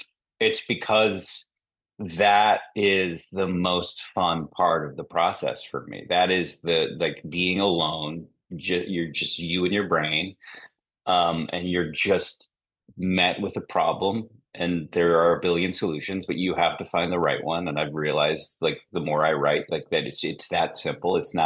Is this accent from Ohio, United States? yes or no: no; Omaha, Nebraska, United States; So I'm originally from Omaha, Nebraska. I'm not from a film family.